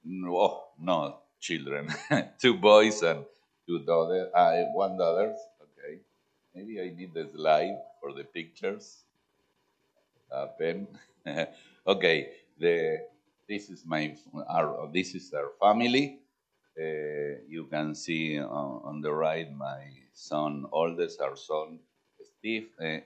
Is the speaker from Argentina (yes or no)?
yes; Argentina; English is a second language; We are missionaries from Argentina. Do you know Argentina? You can see this map. You see the light blue is Argentina, between Chile, Uruguay, Paraguay, Bolivia, Peru, Ecuador, Colombia.